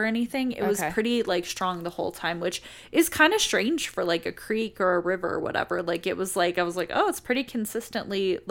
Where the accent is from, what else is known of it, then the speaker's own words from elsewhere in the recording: Colorado, United States; Especially because we're from Colorado.